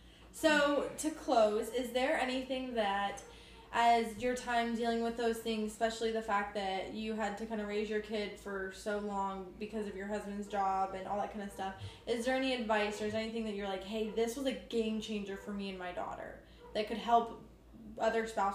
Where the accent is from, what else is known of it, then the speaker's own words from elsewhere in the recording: Ohio, United States; Like I grew up in Ohio my entire life.